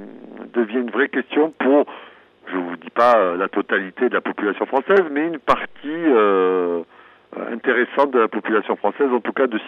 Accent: Bordeaux, Nouvelle-Aquitaine, France; je suis à Bordeaux parce que je fais une avant-première ce soir au cinéma Utopia de Bordeaux, mais moi je suis originaire de Bordeaux, j'ai fait l'unité journaliste de Bordeaux et après je suis monté dans le Nord en 90

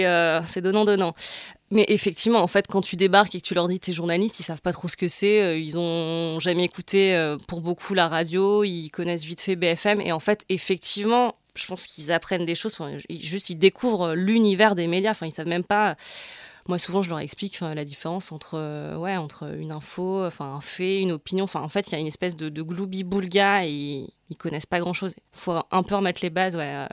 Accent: Arras, Hauts-de-France, France; parce que j'ai grandi à Arras, j'ai fait toutes mes études à Lille.

